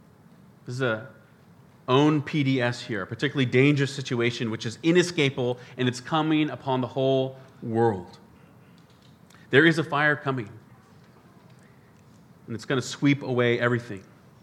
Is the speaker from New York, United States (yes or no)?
no; Spokane, Washington, United States; a fire broke out just west of my hometown of Spokane in Washington State in the U.S.